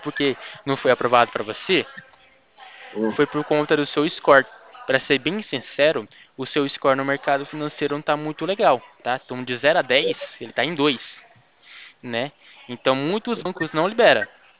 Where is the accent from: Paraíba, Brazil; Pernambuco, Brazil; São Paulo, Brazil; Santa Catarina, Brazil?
São Paulo, Brazil; Americana; eu sou de São Paulo. Sou de São Paulo, Americana.